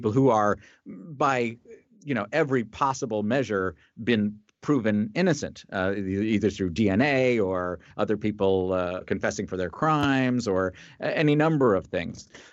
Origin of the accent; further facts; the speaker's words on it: New York City, New York, United States; I come from New York City, you know, and Philly is very similar